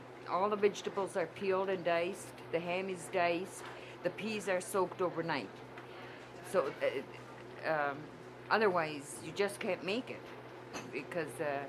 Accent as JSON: {"language": "English", "country": "United States", "said": "I love to speak the Finnish language. God. I'm American Finn. My Finn is not very good, but anyway, I'm proud to speak it."}